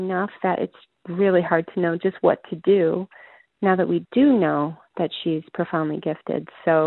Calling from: Phoenix, Arizona, United States; I'm calling from the Phoenix area

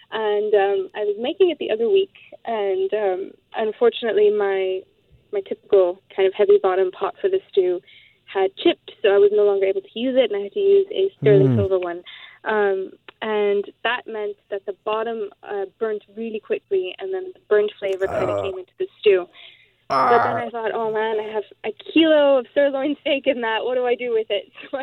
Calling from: Dublin, Leinster, Ireland; I'm calling from Dublin, Ireland.

